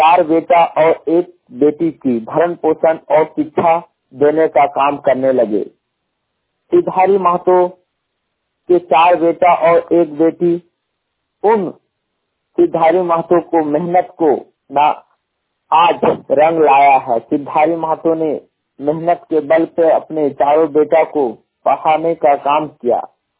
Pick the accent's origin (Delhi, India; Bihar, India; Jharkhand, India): Jharkhand, India; Badam; ग्राम post बादम, थाना बड़कागांव, जिला हजारीबाग, झारखंड की निवासी हूँ।